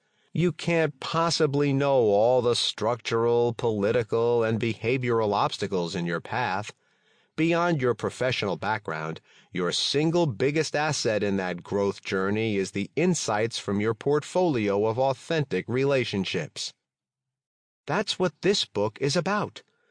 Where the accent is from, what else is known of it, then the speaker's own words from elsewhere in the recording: Atlanta, Georgia, United States; also born or lived in Iran; I've lived in Atlanta since I immigrated from Iran back in 1981. I've grown up and worked in various parts of town.